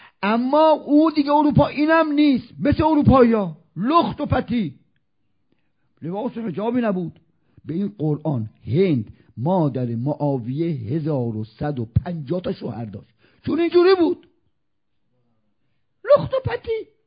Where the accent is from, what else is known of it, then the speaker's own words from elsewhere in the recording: Isfahan, Iran; now in Qom, Iran; من خب بچه اصفهانم و ساکن قم، میرم و میام، مادرم، خواهرام، داداشام دوتاشون اصفهانم